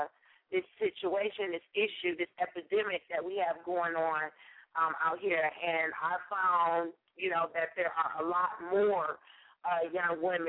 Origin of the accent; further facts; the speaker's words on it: Milwaukee, Wisconsin, United States; now in Atlanta, United States; This is your girl … I'm from Milwaukee, Wisconsin, but I now reside in Atlanta, Georgia.